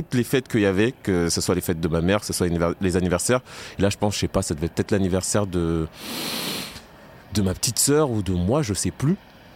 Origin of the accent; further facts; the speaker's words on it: Meudon, Île-de-France, France; Moi, j'ai grandi à Meudon-la-Forêt, dans le 92. C'est le quartier populaire de Meudon. Dans ma famille, on est originaire de Côte d'Ivoire